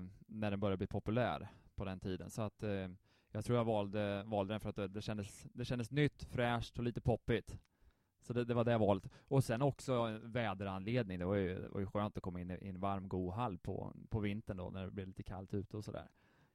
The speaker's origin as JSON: {"language": "Swedish", "town": "Odensbacken", "region": "Örebro County", "country": "Sweden", "tie": "born or raised there", "said": "Jag är född och uppvuxen i Odensbacken. Som är ett litet ställe utanför Örebro."}